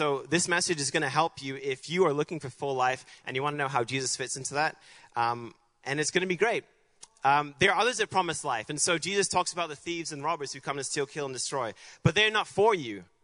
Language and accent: English; Hong Kong; I was born and raised in Hong Kong. And it's a very hilly terrain.